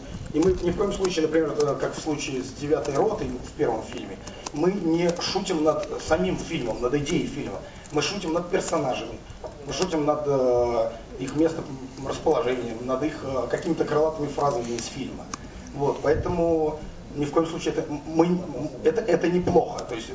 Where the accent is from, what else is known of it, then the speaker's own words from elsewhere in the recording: Moscow, Russia; А в моем родном городе Москва, я приезжаю